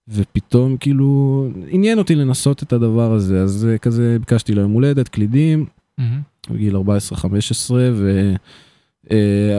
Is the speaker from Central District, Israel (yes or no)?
yes; Tzur Yitzhak, Central District, Israel; also born or lived in Olesh; אבא שלי גר באולש, ואמא שלי בצור יצחק. את שנותיי המוקדמות, כאילו, גדלתי בצור יצחק בעצם, אבל אני כבר גר מספיק שנים בשתי המקומות.